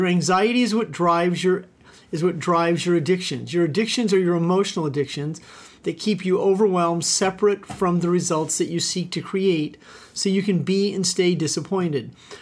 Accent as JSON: {"language": "English", "town": "Omaha", "region": "Nebraska", "country": "United States", "tie": "born or raised there", "also_born_or_lived": "Missouri", "said": "I grew up in the Midwest, right outside of Omaha, Nebraska. Also lived for part of my life in Missouri, so I am a Cardinal fan."}